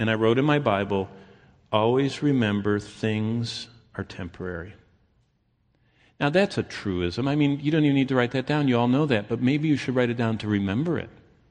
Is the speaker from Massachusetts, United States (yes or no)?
no; Lansing, Michigan, United States; I grew up, I don't even know if you know, I grew up in Lansing, and I grew up with the Romneys that used to own Michigan National Bank